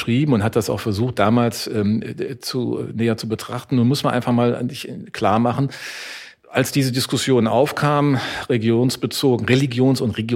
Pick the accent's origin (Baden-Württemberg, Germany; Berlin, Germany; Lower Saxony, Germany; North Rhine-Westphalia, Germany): North Rhine-Westphalia, Germany; Neuss; also born or lived in Düsseldorf; ich bin in Neuss aufgewachsen, ich war in Düsseldorf geboren, was ich jetzt hier verrate, aber in Neuss aufgewachsen